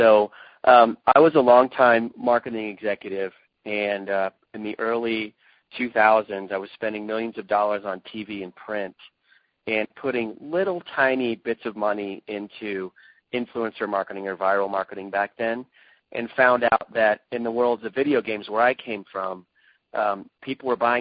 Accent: Evergreen, Colorado, United States; I grew up just outside of Evergreen

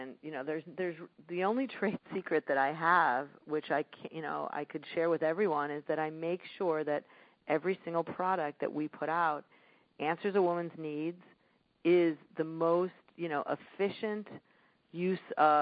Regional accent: Chicago, Illinois, United States; I am from Chicago, and I was brought up early on that it's really important to help other people.

